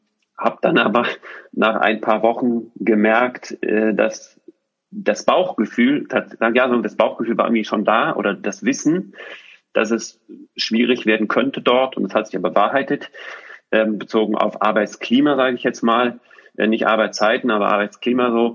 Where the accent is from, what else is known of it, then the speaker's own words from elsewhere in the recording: Düsseldorf, North Rhine-Westphalia, Germany; also born or lived in Switzerland; Und dann kam aus der Schweiz der Gedanke, wir ziehen nach Düsseldorf. Das heißt, meine Heimat, ich hatte nie mehr daran gedacht, dass es nochmal Wirklichkeit wird, nochmal in meine Heimat zurückzuziehen.